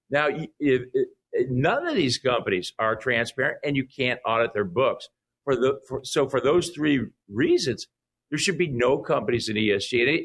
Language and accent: English; Ohio, United States; You and I, we grew up in Ohio, the white picket fence, the dog, 2.5 children. I was 0.5 because I had two sisters.